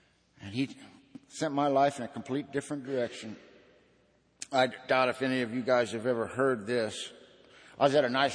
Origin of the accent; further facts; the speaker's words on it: California, United States; You know, I'm from Southern California.